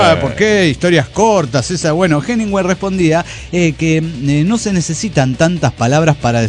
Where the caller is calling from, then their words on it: Guatemala; Hola, ¿cómo están, amigos? … de Guatemala.